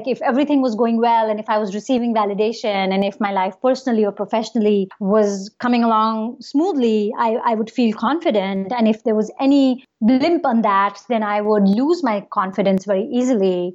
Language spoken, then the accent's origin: English; India; moved away as an adult; now in United States; I'm from India. … which means prayer in Hindi. And I moved to America 7 years ago. So I moved here in 2011.